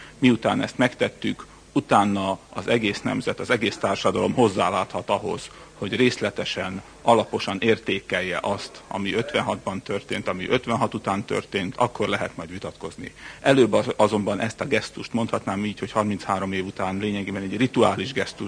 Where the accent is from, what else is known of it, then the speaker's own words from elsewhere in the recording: Slovakia; de 6 éves voltam, amikor a forradalom zajlott. Én csehszlovákiai magyar vagyok